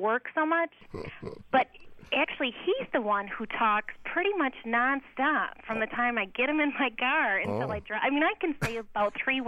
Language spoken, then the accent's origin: English; Adrian, Michigan, United States; Adrian, Michigan.